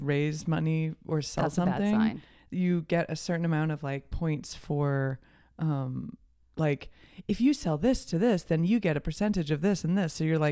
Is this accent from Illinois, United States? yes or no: yes; Champaign, Illinois, United States; also born or lived in Delaware / New York City; now in Los Angeles, United States; I'm from Champaign, Urbana, Shampoo Banana, Illinois, and then moved to Delaware, and then moved to New York City, and then moved to Los Angeles.